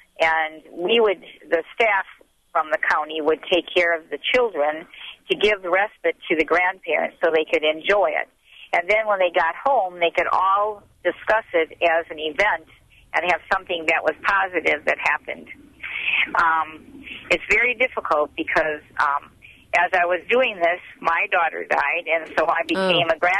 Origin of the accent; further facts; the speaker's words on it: Waukesha, Wisconsin, United States; I'm from Waukesha, Wisconsin.